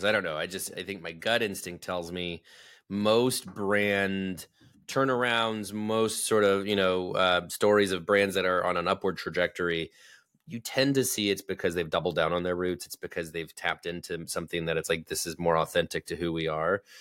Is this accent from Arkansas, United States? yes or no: no; West Virginia, United States; They opened in the vicinity of my hometown. They opened 45 minutes away in a town called Parkersburg, West Virginia.